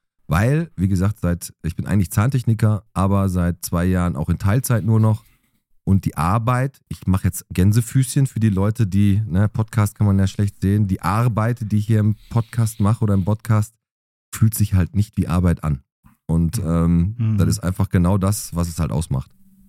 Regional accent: Bottrop, North Rhine-Westphalia, Germany; Also erstmal bin ich in Bottrop geboren, in Fuhlenbrock, ganz wichtig, ne? Also jetzt nicht irgendwie im Süden oder so, da bei Ebel oder so, ich bin Fuhlenbrocker, das ist ganz wichtig.

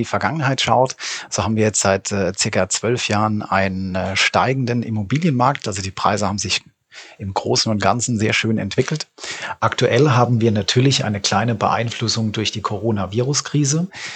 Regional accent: Rhineland-Palatinate, Germany; ich selbst bin Pfälzer

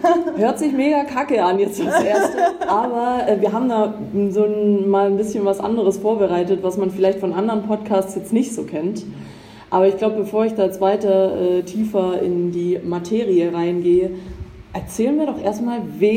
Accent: Baden-Württemberg, Germany; Schwabe bin ich auch.

